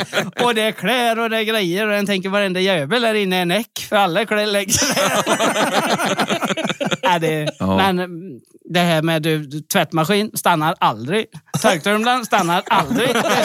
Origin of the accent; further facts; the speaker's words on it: Vedum, Västra Götaland County, Sweden; Ja, jag är uppvuxen i Vedum och bor utanför Vara i en liten kyrkby som heter Helås.